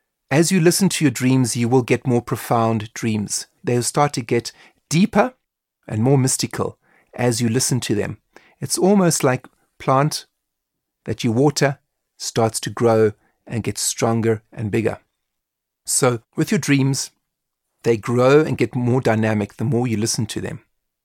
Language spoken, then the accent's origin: English; South Africa; So even though I'm half Irish, I wasn't brought up in Ireland. I was brought up in South Africa.